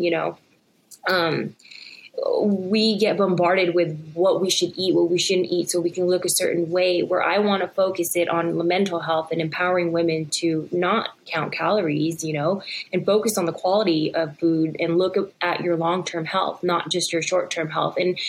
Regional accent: Philippines; born there; I was born in the Philippines.

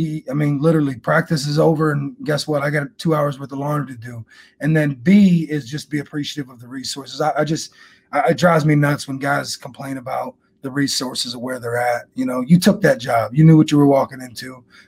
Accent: Jamestown, New York, United States; I'm born and raised in Western New York. I'm from Jamestown, about an hour south of Buffalo.

